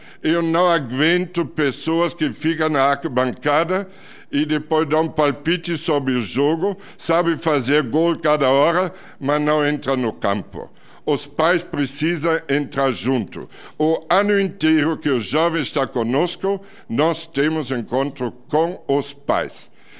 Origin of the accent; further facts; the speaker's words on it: Germany; Portuguese is a second language; Eu sou alemão. Eu vi meu país quando estava destruído.